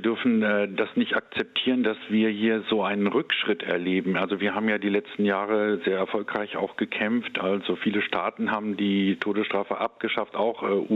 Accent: Germany; Und ich denke, wir als Deutsche haben da auch vielleicht auch noch mal eine besondere Sensibilität, wenn wir an unsere eigene Geschichte denken.

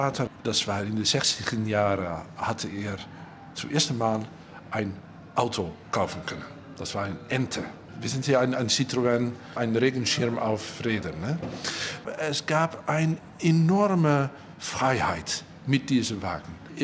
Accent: eastern Netherlands, Netherlands; German is a second language; ich bin aufgewachsen im Osten von den Niederlanden

